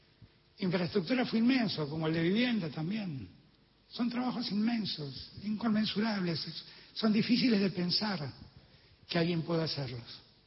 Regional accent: Argentina; Eso somos los argentinos y las argentinas.

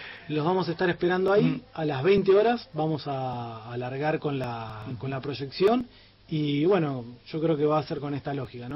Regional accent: Argentina

